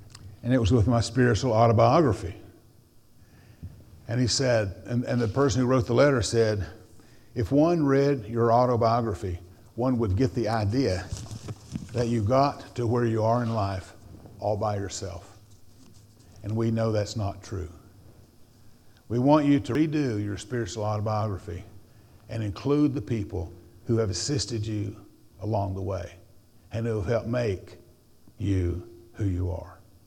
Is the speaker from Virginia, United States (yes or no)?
no; Kingsport, Tennessee, United States; I was back in my hometown of Kingsport.